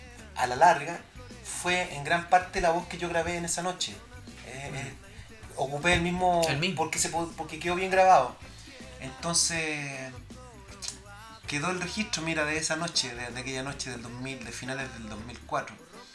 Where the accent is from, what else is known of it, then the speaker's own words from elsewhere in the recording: Chile; yo trato de cantar como chileno, como latino en mi reggae.